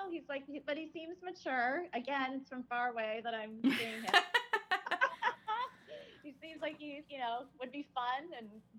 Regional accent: New England, United States; So I grew up in New England.

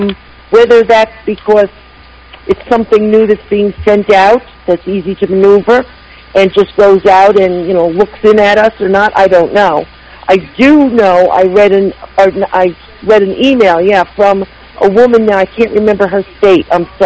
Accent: Ireland; because I'm Irish, of course.

